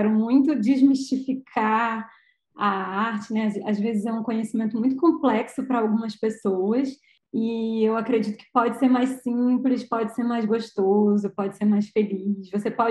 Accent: Rio de Janeiro, Brazil; Sou carioca.

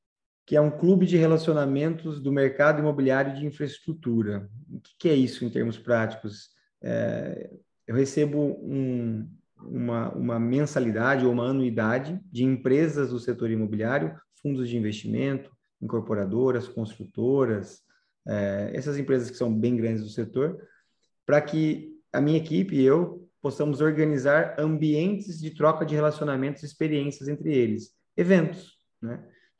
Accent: São Paulo, Brazil; moved away as an adult; also born or lived in Santos; Eu tenho 40 anos, eu nasci em Santos, mas cresci no interior de São Paulo, na região de Marília, Lins, ali. E fui morar fora a trabalho em 2007.

